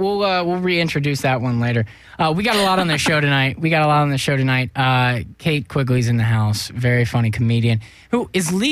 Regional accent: Florida, United States; A man was fatally shot at a movie theater in my home state of Florida

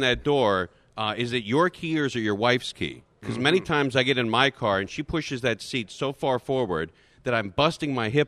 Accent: California, United States; Hey, listen, you and I grew up in the Valley.

